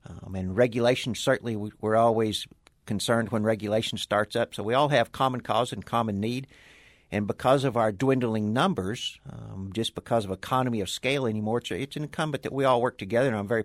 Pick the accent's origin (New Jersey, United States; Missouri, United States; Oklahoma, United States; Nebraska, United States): Oklahoma, United States; Altus; I'm a native of southwest Oklahoma, primarily a beef producer with certainly winter wheat. And I'm from the Altus area, and if you live in the Altus area, then you're involved in cotton, too, so I have some irrigated cotton.